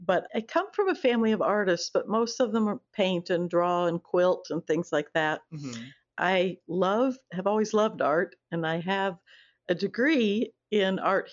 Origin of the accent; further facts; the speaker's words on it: Southeast, United States; My father was a military pilot, so I grew up mostly in the Southeast.